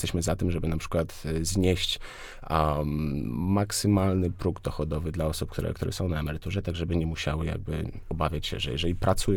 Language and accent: Polish; Łódź, Łódź Voivodeship, Poland; Ja zresztą wychowałem się w kamienicy, w której mój pokój właściwie oddzielony był od reszty mieszkania płytami karton gips.